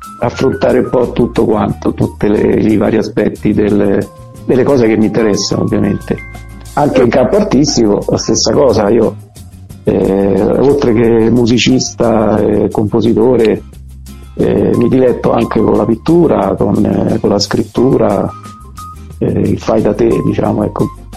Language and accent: Italian; Rome, Lazio, Italy; sono nato un po' di anni fa, l'8 gennaio del 63, sono di Roma, sono sposato con Laura e ho due figli, Leonardo e Alice.